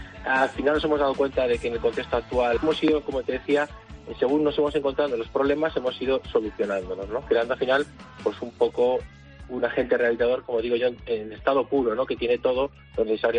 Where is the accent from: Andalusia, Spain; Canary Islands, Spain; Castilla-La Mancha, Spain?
Castilla-La Mancha, Spain; Guadalajara; Lo primero, somos de Guadalajara, que eso me gusta mucho decirlo, ¿no?